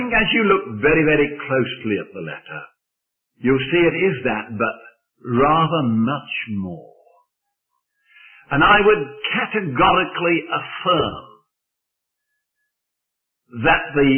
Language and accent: English; Birmingham, West Midlands, United Kingdom; accent: Brummie; I do that because I come from Birmingham and can't help to do it.